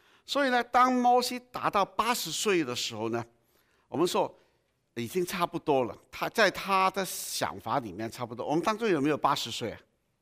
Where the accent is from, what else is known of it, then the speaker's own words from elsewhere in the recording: Hong Kong; Chinese is a second language; 对不起，我是香港人，所以我的国语。如果包容一下我的国语哈